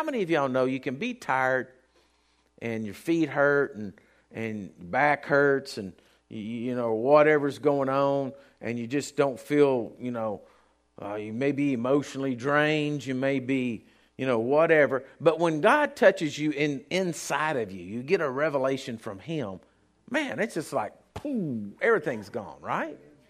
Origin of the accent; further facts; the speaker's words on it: Texas, United States; well, I'm from South Texas.